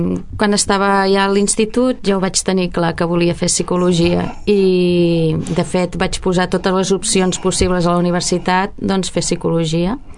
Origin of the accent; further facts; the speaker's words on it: Vilanova i la Geltrú, Catalonia, Spain; i després a Vilanova, que és on torno a viure, d'on soc.